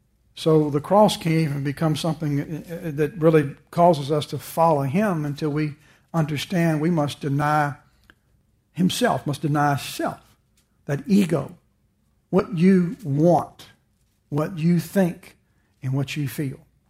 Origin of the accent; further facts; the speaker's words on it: United States; I'm a Christian first and I'm American second.